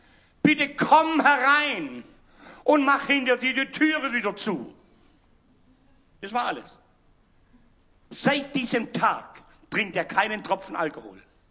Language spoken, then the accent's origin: German; Baden-Württemberg, Germany; Ihr hört, ich bin Schwabe, gell?